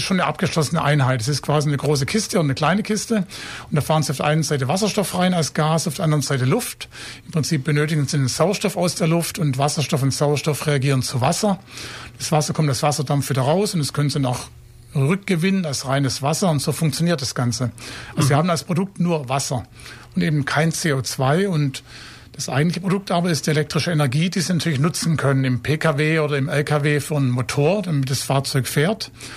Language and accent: German; Heidenheim, Baden-Württemberg, Germany; Also wir kommen beide gebürtig aus Heidenheim.